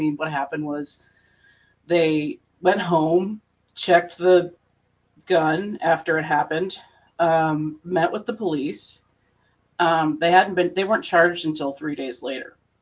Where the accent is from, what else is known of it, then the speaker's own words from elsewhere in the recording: Clarkston, Michigan, United States; I'm from Michigan. Like, I mean, I grew up in Clarkston, where the mother of Ethan Crumbly grew up.